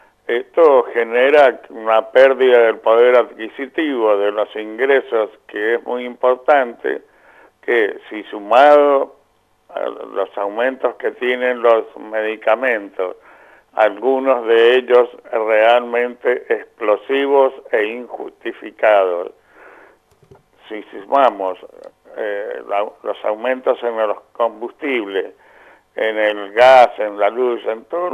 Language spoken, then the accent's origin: Spanish; Argentina; esto nos preocupa más que como jubilados, como argentinos